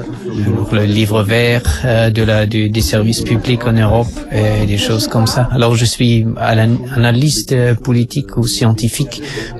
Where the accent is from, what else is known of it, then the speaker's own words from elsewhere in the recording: Vienna, Austria; French is a second language; Je viens de Vienne, en Autriche.